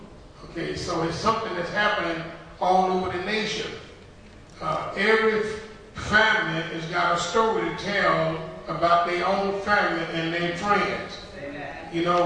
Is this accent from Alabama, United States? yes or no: yes; Dothan, Alabama, United States; And the thing over here, right in my hometown, Dothan, Alabama, there they killed my cousin.